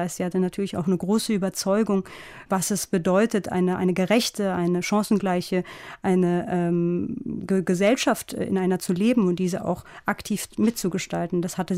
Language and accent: German; Frankfurt, Hesse, Germany; der erste Ort, wo wir ankamen an Heiligabend 1985, ist dann so auch zu unserem Zuhause geworden, und so bin ich in Frankfurt groß geworden.